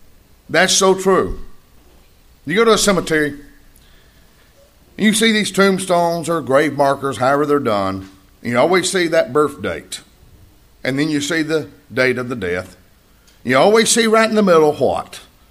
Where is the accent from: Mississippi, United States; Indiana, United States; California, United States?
Mississippi, United States; Red Bay; part of the country back in Northeast Mississippi, where I'm from, over Itawamba County, Mississippi, born and raised near Red Bay.